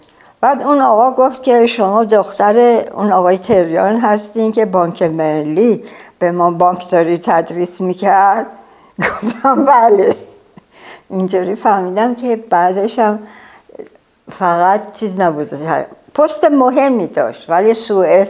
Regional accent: Tehran, Tehran Province, Iran; من سال 1309 شمسی در تهران به دنیا آمدم که میشه 1930 میلادی و خانوادم اصلشون از ارامنه‌ای بودن که شاه عباس آورده جلفا، بعدن اومدن تهران،

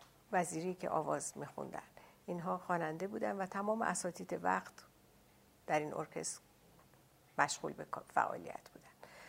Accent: Tehran, Tehran Province, Iran; born there; متولد 1317، اول دی 1317 در شهر تهران هستم. در خانواده‌ای که به دنیا آمدم به نوعی اهل موسیقی بودن

